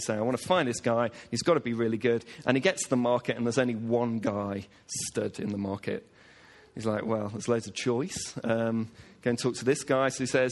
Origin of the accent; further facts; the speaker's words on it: Manchester, North West England, United Kingdom; I was brought up in Manchester